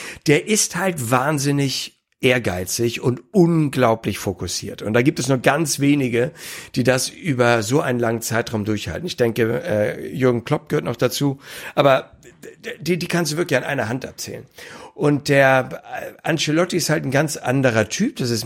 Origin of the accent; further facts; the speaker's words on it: Hamburg, Germany; dass ich auch als Hamburger gar nichts gegen Bayern München habe